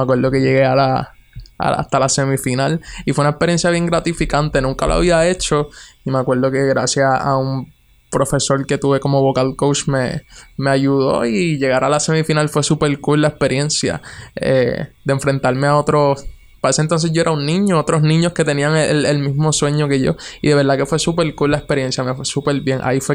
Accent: Barceloneta, Puerto Rico; Pues tengo 18 años y soy de Barceloneta, Puerto Rico.

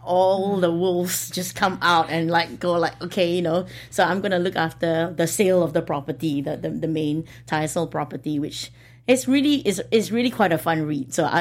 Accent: Singapore; I guess because I am from Singapore

